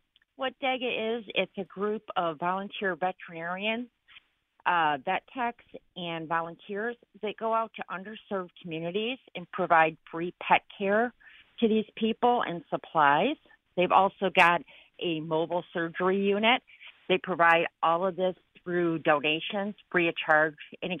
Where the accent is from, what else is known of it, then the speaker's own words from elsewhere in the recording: Youngsville, United States; I am actually from Youngsville